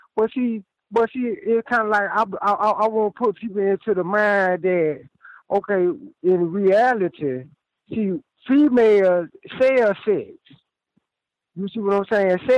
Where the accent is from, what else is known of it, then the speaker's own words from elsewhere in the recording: Houston, Texas, United States; I'm from Houston, man, but I'm calling from San Antonio.